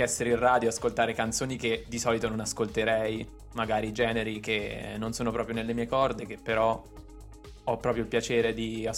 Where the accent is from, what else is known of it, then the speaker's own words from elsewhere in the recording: Perugia, Umbria, Italy; Io sono di Perugia